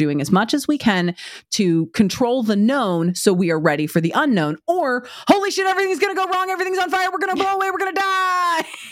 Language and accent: English; Oklahoma, United States; I will say, so I've lived in Oklahoma my entire life.